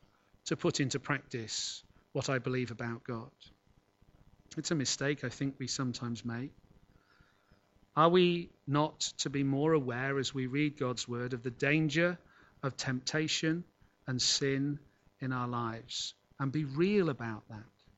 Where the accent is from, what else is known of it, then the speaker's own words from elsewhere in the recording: Scotland, United Kingdom; as a boy growing up in Scotland those years ago.